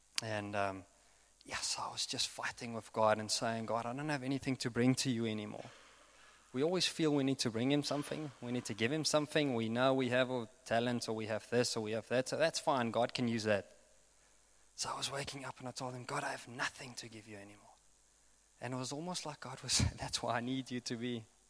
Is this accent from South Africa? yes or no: yes; Bloemfontein, Free State, South Africa; I grew up in the Free State, in Bloem.